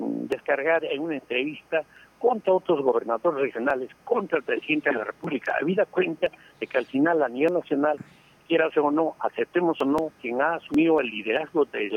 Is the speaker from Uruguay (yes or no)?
no; Peru; como peruanos queremos que un gobierno nacional que logre el desarrollo